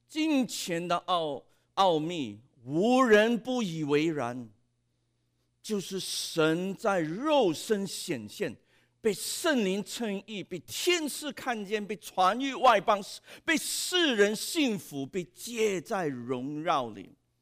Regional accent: Hong Kong; 我们香港人就很清楚了，我们常常说李嘉诚

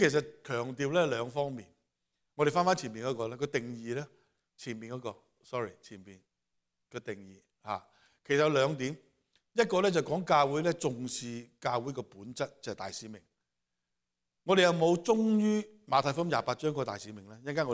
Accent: Hong Kong; first language Cantonese; 今日第三堂最舒服係呢堂因為呢個係我母語我係香港人

